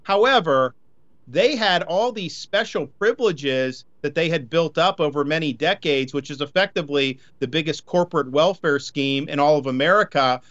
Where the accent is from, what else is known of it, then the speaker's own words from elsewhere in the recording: Florida, United States; I mean, I grew up in Florida. And we mm-hmm. lived for a time. I actually lived in the Orlando area as a young kid for a couple years